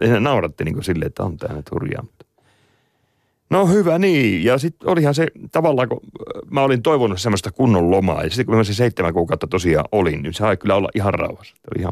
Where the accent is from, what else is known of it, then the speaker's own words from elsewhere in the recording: Heinola, Päijät-Häme, Finland; Menin Heinolaan, siis kotikaupunkini postiin menin.